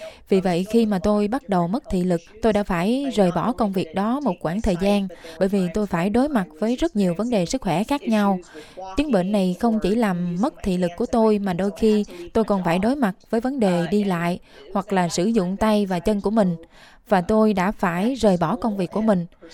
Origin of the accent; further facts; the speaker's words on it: United States; Ba mẹ tôi từ Việt Nam sang Mỹ năm 1975 và tôi sinh ra ở Mỹ.